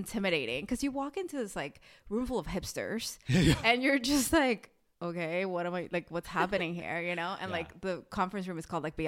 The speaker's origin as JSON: {"language": "English", "town": "Miami", "region": "Florida", "country": "United States", "tie": "born or raised there", "lives_now": "New York, United States", "said": "but I grew up in Miami"}